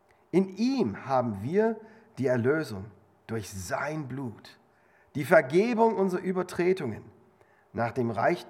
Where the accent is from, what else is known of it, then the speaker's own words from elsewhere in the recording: Leipzig, Saxony, Germany; ich komme aus Leipzig, bin vor 25 Jahren dahin gezogen